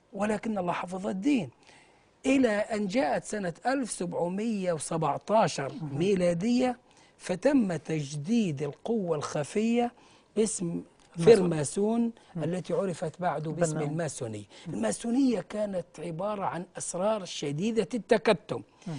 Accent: Egypt; عندنا في مصر

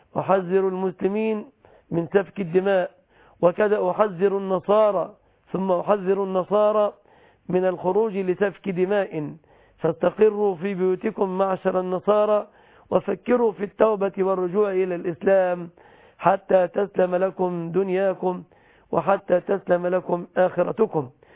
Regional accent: Egypt; بلادنا مصر

